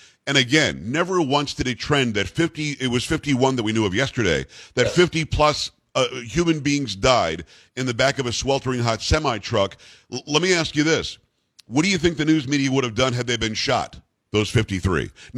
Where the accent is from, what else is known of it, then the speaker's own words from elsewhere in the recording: Florida, United States; I grew up in South Florida.